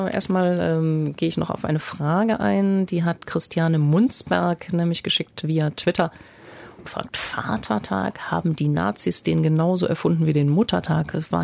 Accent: West Germany, Germany; ich komme aus Westdeutschland.

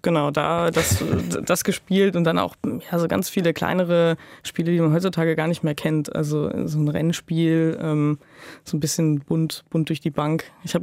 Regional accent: Winterberg, North Rhine-Westphalia, Germany; Ich komme direkt aus Winterberg, genau. Es ist halt eine ländliche Umgebung

